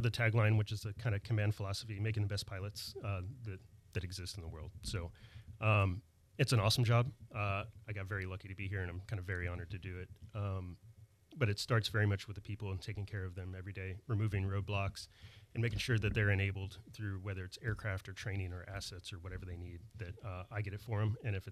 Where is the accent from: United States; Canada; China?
United States; Ohio; born there; also born or lived in Pensacola, Florida / San Diego / Hawaii / Pascagoula; So I was born in Ohio and then immediately moved on to Pensacola, Florida, San Diego, Hawaii for a few years, back to Pascagoula and here for a bit.